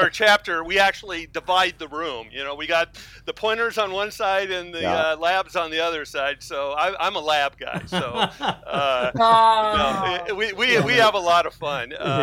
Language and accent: English; Washington, United States; Yeah, well, I grew up in Washington. I did leave Washington for about 3 or 4 years, but came back about 25 years ago. I live in Spokane.